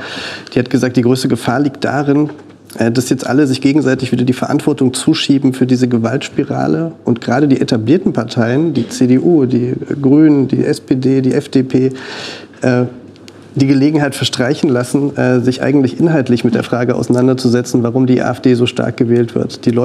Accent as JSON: {"language": "German", "region": "East Germany", "country": "Germany", "said": "Es gibt 30% der Leute in meiner Heimat, in Sachsen, in Thüringen, in Brandenburg"}